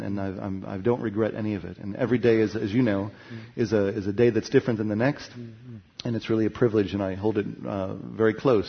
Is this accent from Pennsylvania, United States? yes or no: no; Chicago, Illinois, United States; also born or lived in New Orleans / New York; now in Austin, United States; I grew up in Chicago. Nobody? Okay. Great. And I went to school in New Orleans.